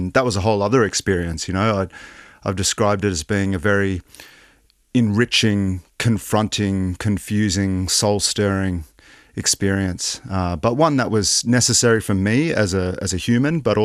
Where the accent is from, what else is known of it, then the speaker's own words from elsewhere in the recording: Australia; now in Kota Kinabalu, Malaysia; I was born and raised in Australia.